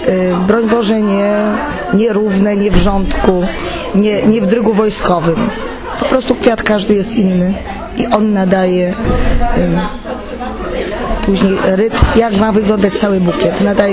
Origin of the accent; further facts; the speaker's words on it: Kraków, Lesser Poland, Poland; Ponieważ mieszkam w Krakowie, pochodzę z Krakowa już od iluś tam pokoleń